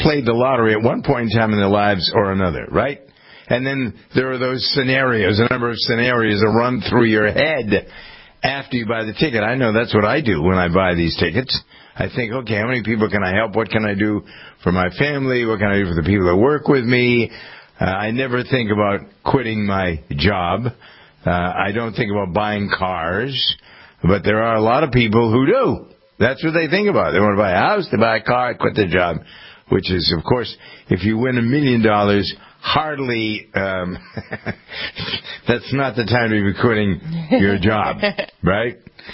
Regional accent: Framingham, Massachusetts, United States; something from Framingham, my hometown

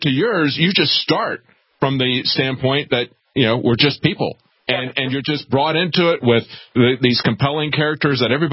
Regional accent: the South, United States; I'm from the South.

